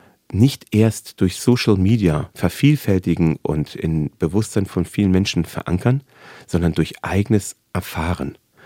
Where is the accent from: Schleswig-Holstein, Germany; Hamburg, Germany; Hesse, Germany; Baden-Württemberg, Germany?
Hamburg, Germany; das sage ich nicht nur als Jude, ich glaube, das sage ich als Hamburger und als Deutscher